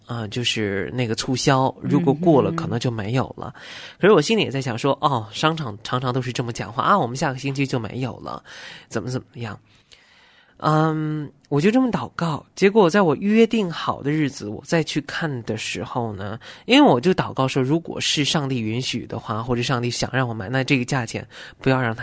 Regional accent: United States; 很多的时候我们美国人看我们亚洲人就跟我们亚洲人看美国人一样

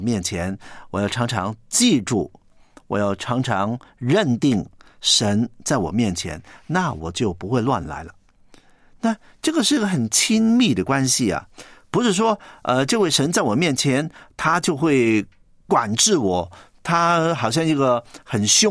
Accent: Guangdong, China; 我们广东人呢有一句话

